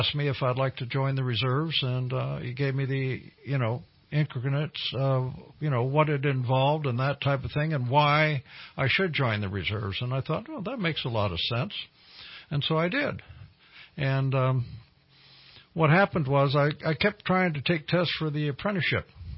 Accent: Mare Island, California, United States; born there

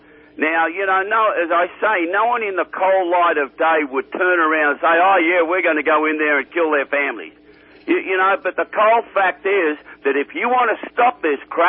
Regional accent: United States; And I'm American, I love this country with a passion

